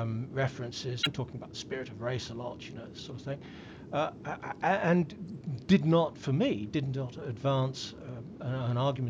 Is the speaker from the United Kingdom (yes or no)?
yes; England, United Kingdom; However, I'm an Englishman. I'm not a fascist.